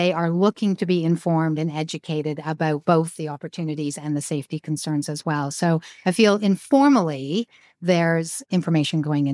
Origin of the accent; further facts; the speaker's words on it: Canada; As a Canadian, I always am cautious about how I comment on the U.S.